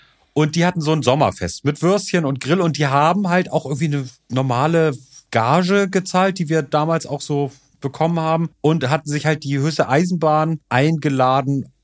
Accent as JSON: {"language": "German", "region": "Hamburg", "country": "Germany", "said": "wir sind ja beide Hamburger Jungs."}